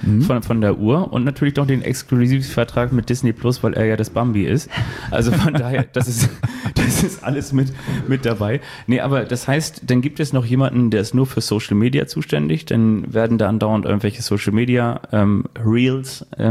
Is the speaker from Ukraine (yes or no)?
no; Northern Germany, Germany; Auch wenn man natürlich so als Norddeutscher immer so ein bisschen so aussieht